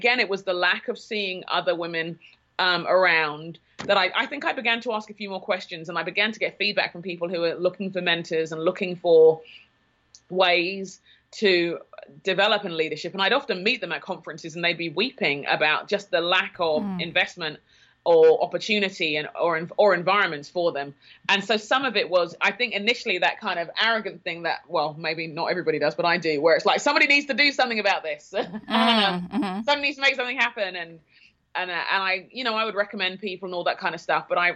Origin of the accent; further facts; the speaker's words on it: London, United Kingdom; moved away as an adult; now in Minneapolis, United States; So in terms of background, I'm a Brit and a Nigerian. My parents are Nigerian. I grew up in London in England.